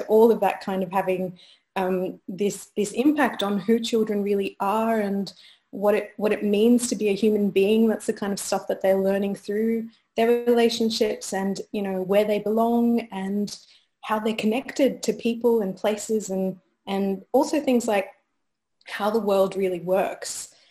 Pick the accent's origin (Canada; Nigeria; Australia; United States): Australia; moved away as an adult; now in Scotland, United Kingdom; I'm from Australia, and I arrived in Scotland at the beginning of this year.